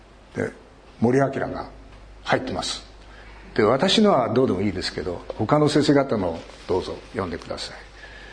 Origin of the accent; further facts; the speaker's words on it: Fukushima, Japan; 私たち福島県人はそんなんじゃないよって思ってるわけです。